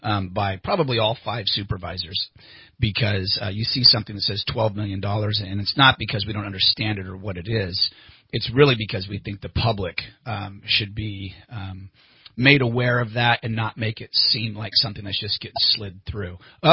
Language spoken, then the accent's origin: English; Anderson, California, United States; also born or lived in Shasta County; I grew up in Anderson, love Anderson, California. I think it's a great place to call home.